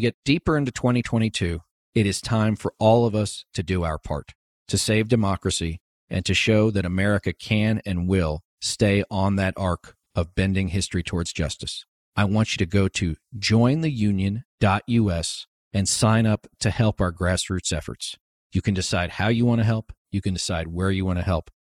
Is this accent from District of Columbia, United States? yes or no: yes; Washington, District of Columbia, United States; I was raised in Washington, D.C. My dad worked on Capitol Hill